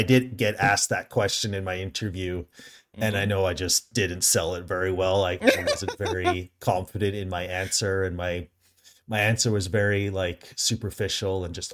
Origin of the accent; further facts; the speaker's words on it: Canada; it was similar to what I grew up in Canada.